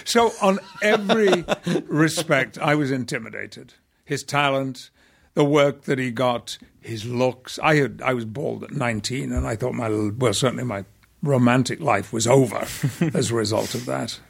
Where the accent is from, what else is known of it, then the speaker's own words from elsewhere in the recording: Yorkshire and the Humber, United Kingdom; We're both Northerners. He's a Lancastrian. I'm a Yorkshireman.